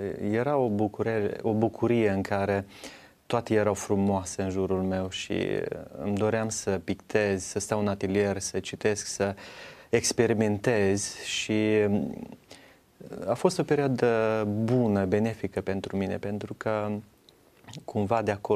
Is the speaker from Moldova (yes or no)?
yes; Bessarabia, Moldova; born there; M-am născut în Basarabia, într-un sat, și de mic copil mi-a plăcut muzica.